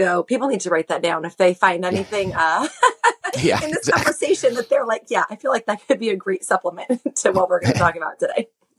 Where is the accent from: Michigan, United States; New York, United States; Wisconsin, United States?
Michigan, United States; also born or lived in Chicago; I grew up in Michigan and then lived in Chicago suburbs myself.